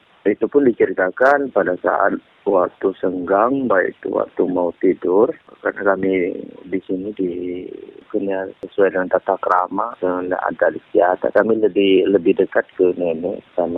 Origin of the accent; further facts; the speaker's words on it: Simeulue, Aceh, Indonesia; Pengalaman secara pribadi saya sebagai warga Simulu